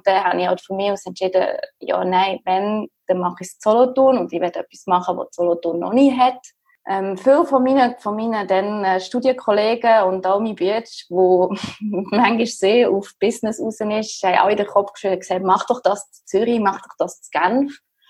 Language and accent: German; Germany; now in Switzerland; Also mein Background ist, dass ich seit jetzt mittlerweile 15 Jahren in der Schweiz lebe. Ich bin ursprünglich aus Deutschland. Mein Vater ist Franzose.